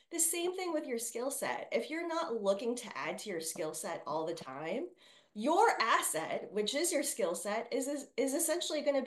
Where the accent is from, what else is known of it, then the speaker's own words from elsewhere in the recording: Chicago, Illinois, United States; because I'm not a Knicks fan, I grew up in Chicago